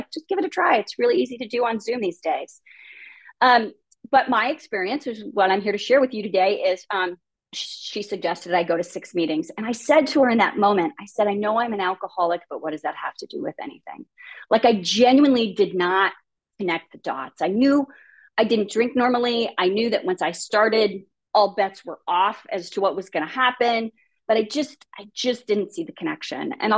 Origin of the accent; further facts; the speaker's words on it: Los Angeles, California, United States; I grew up in Los Angeles in a fantastically alcoholic home, a fantastically violent home.